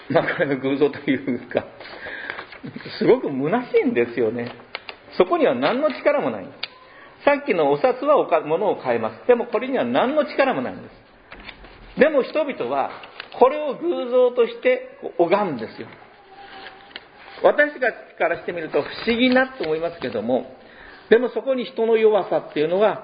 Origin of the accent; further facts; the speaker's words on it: Fukuoka, Japan; born there; 私、福岡県で生まれたので、太宰府天満宮というのがあるんですね。